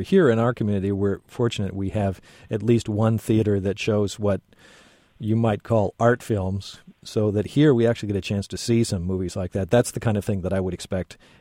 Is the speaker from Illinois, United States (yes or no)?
yes; Chicago, Illinois, United States; when I grew up in the Chicago area and grew up watching WGN